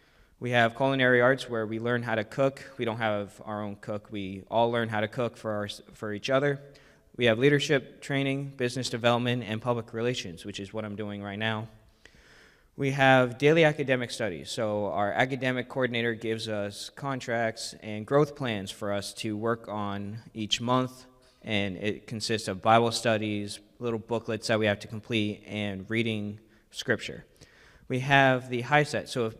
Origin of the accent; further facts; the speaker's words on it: Hampton, New Hampshire, United States; also born or lived in Rochester; I'm 22 years old. I was born in Rochester, New Hampshire in 2003. And for the first 2 years of my life, I was in foster care with my half-brother until 2005, when I was adopted into a wonderful Catholic family, and I moved to Hampton.